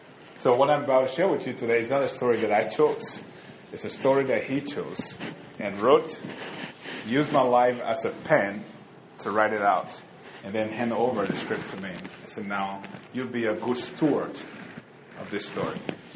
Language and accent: English; Liberia; born there; I was born in Liberia, Africa.